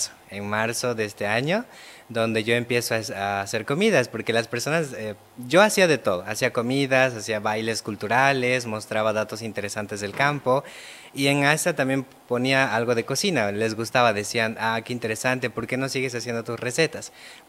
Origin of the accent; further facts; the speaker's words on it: Redención Pampa, Chuquisaca, Bolivia; now in Santa Cruz, Bolivia; Vengo de Redención Pampa, que es una localidad del municipio de Mojocoya, que está en la provincia de Sudáñez, que se encuentra en el departamento de Chuquisaca.